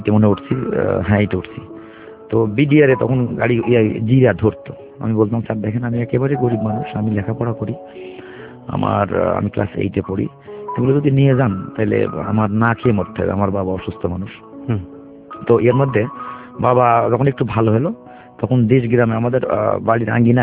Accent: Natore, Rajshahi Division, Bangladesh; তখন আমাদের এখানে কিন্তু নাটোরের বাড়ি

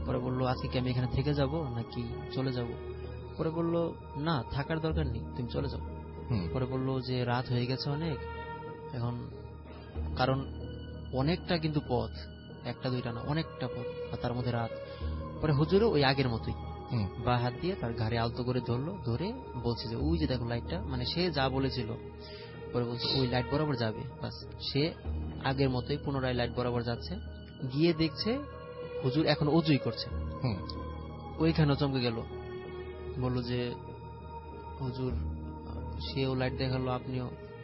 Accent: Mirpur, Dhaka Division, Bangladesh; এসেছি মিরপুর থেকে।

